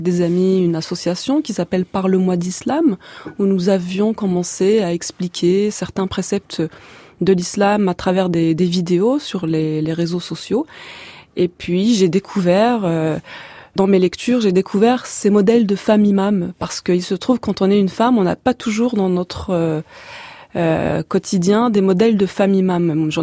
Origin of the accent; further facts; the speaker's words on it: Algeria; also born or lived in France; Je suis née en France et j'ai grandi en Algérie, donc dans un pays musulman où j'ai étudié dès l'enfance à l'école primaire et puis dans le secondaire.